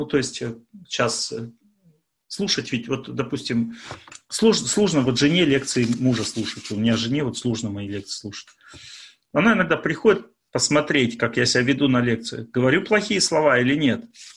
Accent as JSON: {"language": "Russian", "town": "Tolyatti", "region": "Samara Oblast", "country": "Russia", "said": "То есть я же из Тольятти, поэтому им тяжело со мной связаться, а мне с ними."}